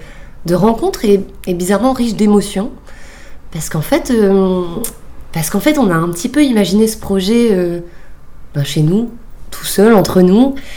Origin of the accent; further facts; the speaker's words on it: Lille, Hauts-de-France, France; On vient de Lille